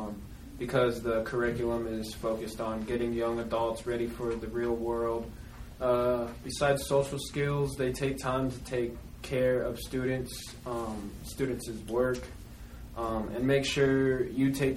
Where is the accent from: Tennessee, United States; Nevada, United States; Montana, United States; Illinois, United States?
Montana, United States; Billings; born there; now in Buffalo, United States; I'm a graduate at New West High School. To begin, just a little backstory. I was born in Billings, Montana. I came to Buffalo about five years ago.